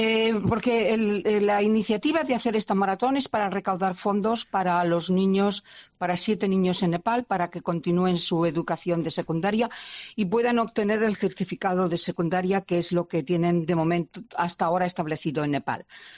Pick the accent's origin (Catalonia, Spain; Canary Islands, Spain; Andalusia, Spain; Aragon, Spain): Aragon, Spain; born there; also born or lived in Scotland; Yo nací en Aragón, yo nací en un pueblo en la provincia de Huesca.